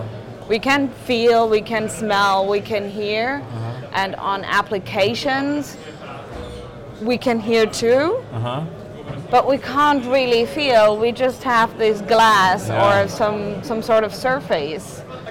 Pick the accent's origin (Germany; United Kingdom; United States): Germany; Munich, Bavaria; born there; English is a second language; now in Berlin, Germany; I'm born in Munich.